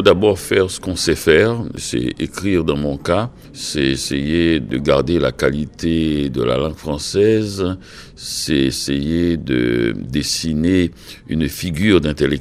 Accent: Haiti; also born or lived in Quebec, Canada; je viens d'Haïti et j'ai vécu une grande partie de ma vie au Québec. Et je suis de 2 grandes nation francophone en Amérique, et créole pour Haïti aussi.

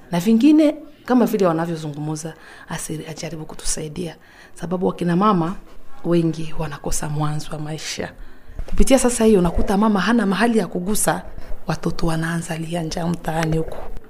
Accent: Uvira, South Kivu, DR Congo; moved away; Nimekuwa katika kambi ya Kavumu na mimi natoka Kongo, ndo nyumbani. Mahali wanaita Uvira. Nilifika hapa ilikuwa 2013.

